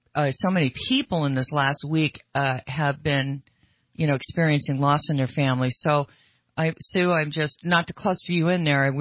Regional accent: Sacramento, California, United States; Hey, I remember growing up in Sacramento, and it was all about the cul-de-sac and the block party.

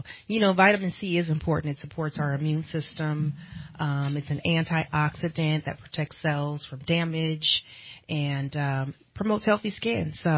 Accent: California, United States; And so when I grew up in the Bay Area, she would take us up to UC Berkeley

